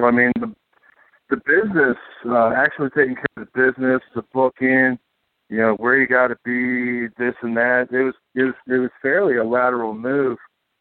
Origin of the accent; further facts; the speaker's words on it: Virginia Beach, Virginia, United States; also born or lived in Portsmouth; Yes, sir. I was born and raised here. Born in Portsmouth, Virginia, raised Virginia Beach.